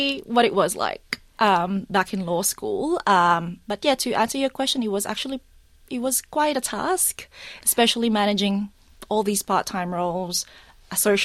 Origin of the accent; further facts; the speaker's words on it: Australia; Growing up in Australia as a Filipino, it was a bit hard to navigate the values.